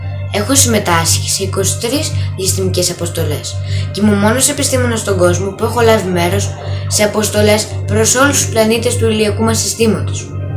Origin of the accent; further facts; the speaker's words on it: Chios, North Aegean, Greece; moved away as an adult; now in United States; Γεννήθηκα και μεγάλωσα στη Χίο. Σπούδασα στην Αμερική φυσικός